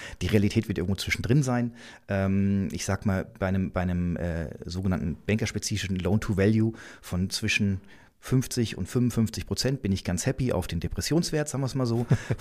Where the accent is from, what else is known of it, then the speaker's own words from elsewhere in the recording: Hesse, Germany; born there; Da ich gebürtig aus dem Vorort von Frankfurt komme